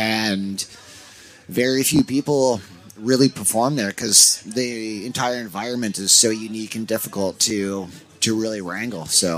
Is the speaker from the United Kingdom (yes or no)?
no; Vancouver, British Columbia, Canada; It's an original mountain bike film from my hometown in Vancouver, British Columbia.